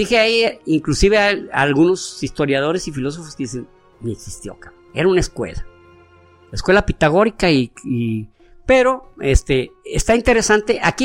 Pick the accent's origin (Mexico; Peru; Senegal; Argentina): Mexico; Es como, bueno, si yo como mexicano exalto a, por ejemplo